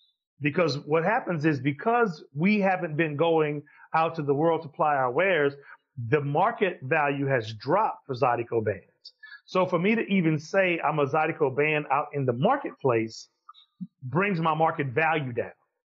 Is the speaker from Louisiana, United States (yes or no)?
yes; Louisiana, United States; I come from Louisiana music is Louisiana Creole music is what my family plays, right?